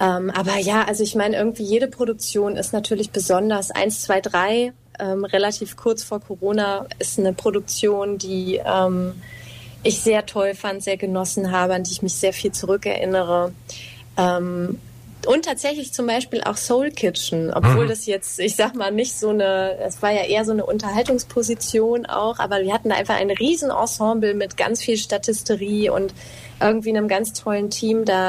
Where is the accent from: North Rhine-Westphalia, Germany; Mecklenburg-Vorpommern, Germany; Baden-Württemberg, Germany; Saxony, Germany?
North Rhine-Westphalia, Germany; Dortmund; born there; now in Cologne, Germany; Ja, also ich bin gebürtige Dortmunderin und ich wollte ganz gerne wieder in die Nähe zurück